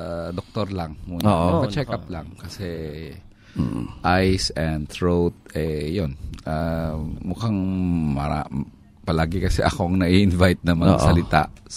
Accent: Visayas, Philippines; So, I remember, Bisaya ako

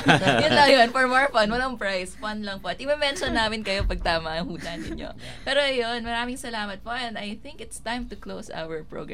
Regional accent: Los Baños, Calabarzon, Philippines; Kasi ako taga LB ako.

